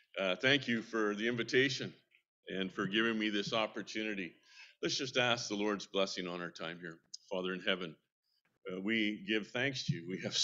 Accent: Vancouver, British Columbia, Canada; I'm from Vancouver, as you've maybe heard there. I was raised and born in Vancouver

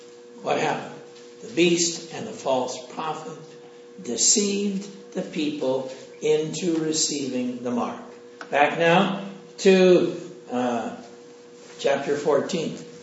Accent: Scotland, United Kingdom; I'm Scottish.

